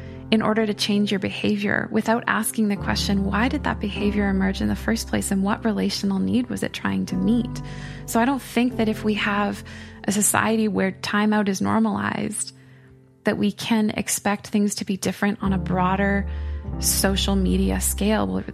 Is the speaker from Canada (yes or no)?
yes; Canada; I mean, as a Canadian, I don't have the death penalty in my country.